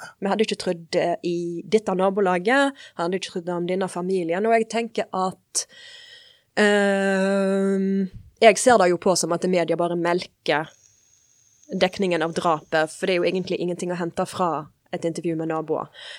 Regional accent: Western Norway, Norway; Norwegian is a second language; Jeg vokste jo opp på Elite og på Vestlandet. Det jo derfor jeg lærte meg jo norsk når jeg begynte på skolen.

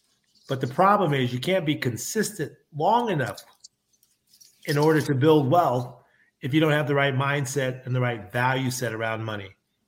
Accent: Seaside, California, United States; also born or lived in Carmel; I'm actually born south of Oakland in a little town called Carmel and raised in a little town called Seaside right outside of Carmel.

